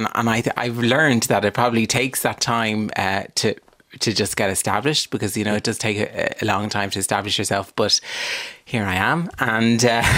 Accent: Dublin, Leinster, Ireland; I'm from Dublin.

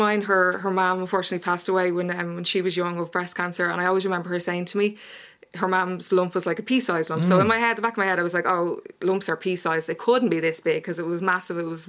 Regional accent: Rathfarnham, Leinster, Ireland; So prior to that, I lived in Firhouse for about 12 years, and I'm actually from Rockbrook in Rathfarnham originally.

